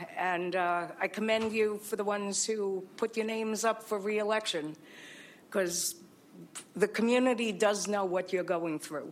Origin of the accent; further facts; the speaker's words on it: Bronx, New York, United States; moved away as an adult; now in New Holland, United States; I've been in New Holland since 1989. If you can tell, I'm from the Bronx originally. Came down with two kids